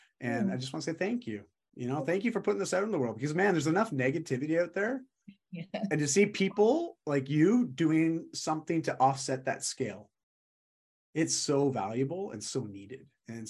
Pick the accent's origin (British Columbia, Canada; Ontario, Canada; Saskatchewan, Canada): British Columbia, Canada; Vancouver; I'm from Vancouver.